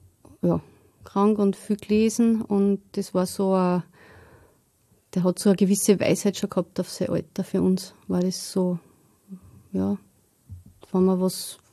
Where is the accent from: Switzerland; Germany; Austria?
Austria; Steyr, Upper Austria; Ich bin verheiratet, bin Mutter von 3 Kindern und ich bin da in Steyr aufgewachsen. Und ich bin in einem katholischen Elternhaus aufgewachsen